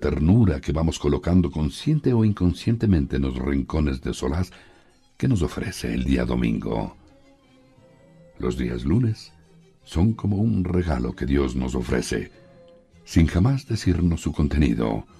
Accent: Quito, Pichincha, Ecuador; como quiteño que soy

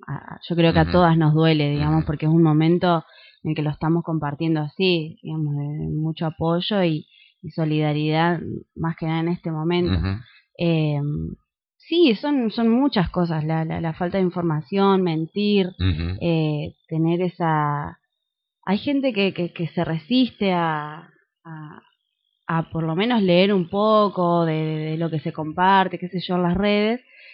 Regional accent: Argentina; como argentinos y argentinas

